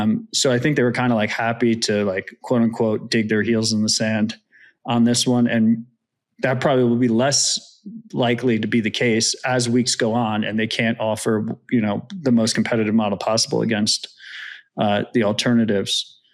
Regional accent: United States; First off, as an American, I think if we want our country and our citizens to flourish and succeed in this brave new world of AI

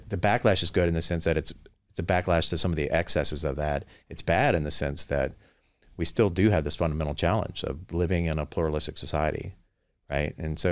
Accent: Louisiana, United States; even as a Southerner from Louisiana.

